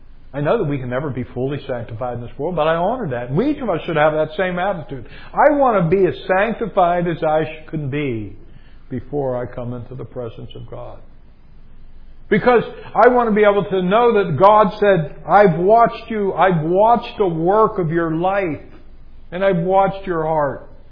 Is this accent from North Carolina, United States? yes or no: no; Pittsburgh, Pennsylvania, United States; People do that to me because I'm from Pittsburgh.